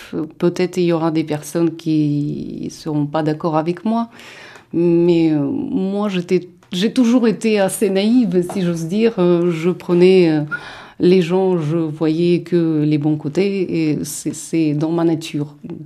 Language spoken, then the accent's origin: French; Ukraine; Et donc aujourd'hui, je suis ukrainienne, de toutes les façons.